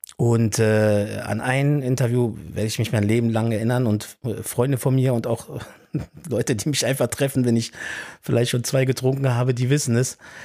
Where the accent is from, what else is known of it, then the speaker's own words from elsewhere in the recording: Cologne, North Rhine-Westphalia, Germany; ich komme ja eigentlich aus Köln oder bei Köln und war immer in Köln.